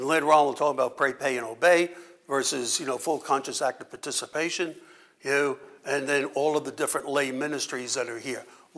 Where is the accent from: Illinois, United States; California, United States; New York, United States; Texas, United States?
New York, United States; because I'm from New York, some people tell me I speak too fast, right?